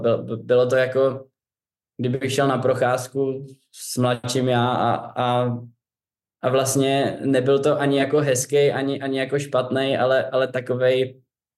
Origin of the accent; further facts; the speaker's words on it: Prague, Czechia; já fakt zbožňuju Prahu a jsem prostě Pražák od narození